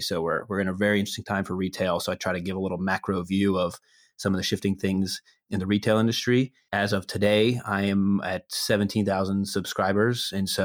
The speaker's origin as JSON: {"language": "English", "town": "Pittsburgh", "region": "Pennsylvania", "country": "United States", "said": "I am from Pittsburgh originally."}